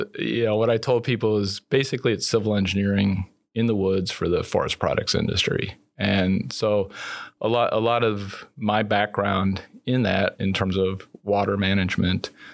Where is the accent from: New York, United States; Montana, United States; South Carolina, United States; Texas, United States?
New York, United States; I grew up in Central New York